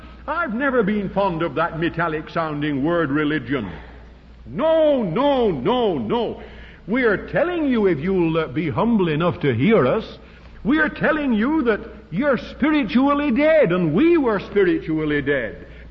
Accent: United Kingdom; Being British, I would have to say it like this.

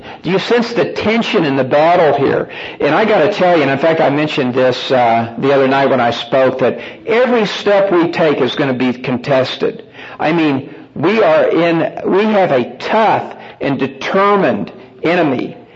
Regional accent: United States; You know, that's pretty hard for me to take as an American

